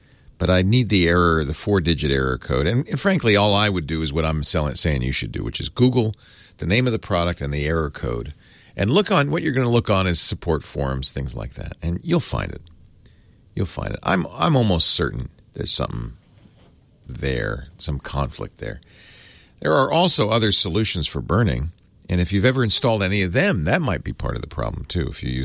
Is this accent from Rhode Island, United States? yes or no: yes; Providence, Rhode Island, United States; My home state of Providence, Rhode Island.